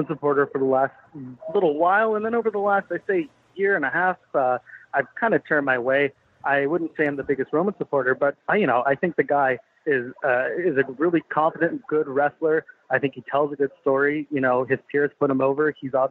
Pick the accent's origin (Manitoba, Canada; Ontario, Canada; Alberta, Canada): Ontario, Canada; Toronto; I am from Toronto proper.